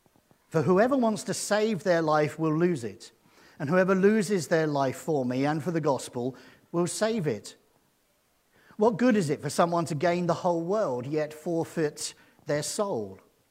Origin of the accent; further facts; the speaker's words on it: South East England, United Kingdom; born there; I'm actually from England. I was born in the southeast of England.